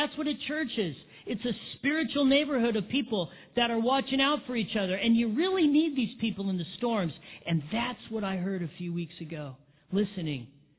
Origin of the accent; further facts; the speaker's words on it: Big Bear, California, United States; And I remember times as a kid growing up in Big Bear.